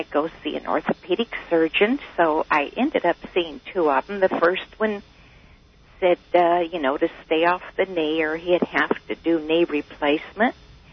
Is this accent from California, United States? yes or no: yes; California, United States; Well, I'm a homemaker. I'm from the San Gabriel Valley.